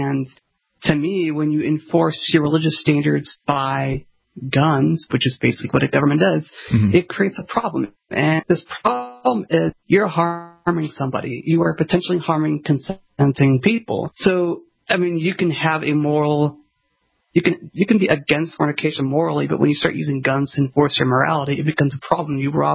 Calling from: Utah, United States; So I'm calling in from Utah, and I want to comment on this stuff that you guys are talking about a little bit.

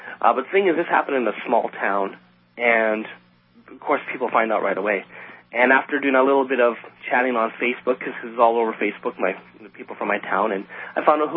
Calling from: Winnipeg, Manitoba, Canada; in Winnipeg. I have a story for you about something a little disturbing that happened in my hometown yesterday.

